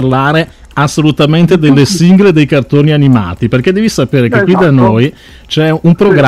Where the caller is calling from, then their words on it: Vicenza, Veneto, Italy; Vicenza, nel Veneto.